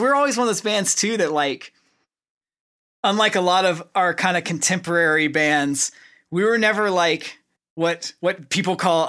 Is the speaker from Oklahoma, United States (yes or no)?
yes; Oklahoma, United States; we come from Oklahoma, so we're just kind of like normal dudes